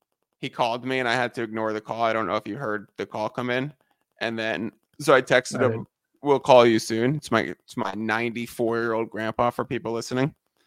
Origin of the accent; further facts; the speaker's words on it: New York, United States; We grew up in New York. There's no major college basketball teams there.